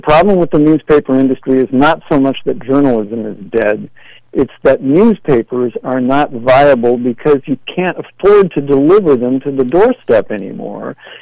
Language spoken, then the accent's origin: English; Portland, Oregon, United States; I'm from Portland, Oregon. And at the annual, the Rose Festival parade every June, there'd be all these kids doing